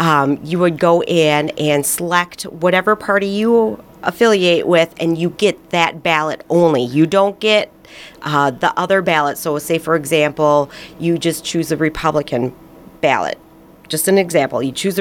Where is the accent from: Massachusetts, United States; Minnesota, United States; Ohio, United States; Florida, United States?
Minnesota, United States; Minneapolis–Saint Paul; As a kid, you know, growing up, I grew up in the Twin Cities. We would come down here occasionally.